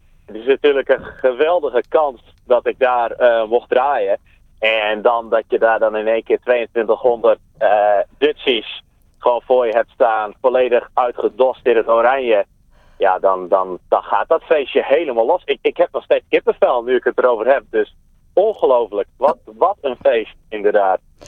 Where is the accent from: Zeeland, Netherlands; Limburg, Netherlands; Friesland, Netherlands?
Friesland, Netherlands; Menaldum; Ja, zeker. Geboren en getogen in Friesland. En ik spreek zelfs Fries.